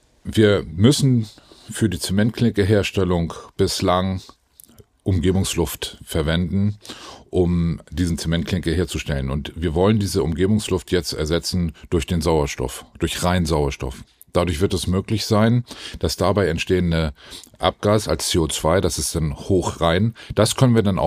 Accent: Riedwisch, Schleswig-Holstein, Germany; Ich bin selber Schleswig-Holsteiner, bin in Riedwisch, also direkt neben dem Werk, aufgewachsen

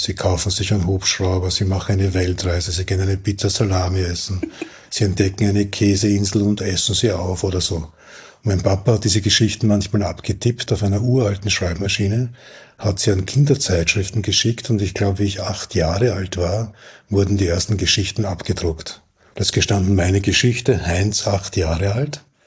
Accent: Burgenland, Austria; Wir hatten wenig Bücher am Bauernhof im Südburgenland, wo ich aufgewachsen bin.

